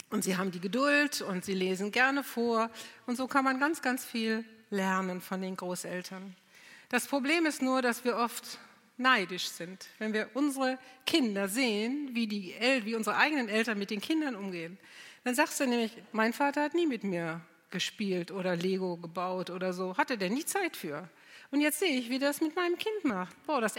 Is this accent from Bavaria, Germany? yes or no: no; Krefeld, North Rhine-Westphalia, Germany; also ich komme aus Krefeld, das liegt links vom Rhein, Düsseldorf rechts vom Rhein